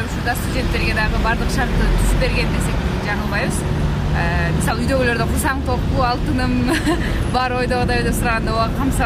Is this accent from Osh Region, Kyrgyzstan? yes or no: yes; Osh, Osh Region, Kyrgyzstan; мен өзүм Оштон келгем